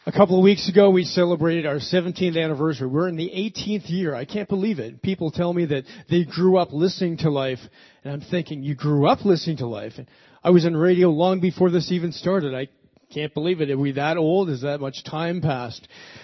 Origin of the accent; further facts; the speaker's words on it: Toronto, Ontario, Canada; I was telling them my story of working in Nashville and growing up in Toronto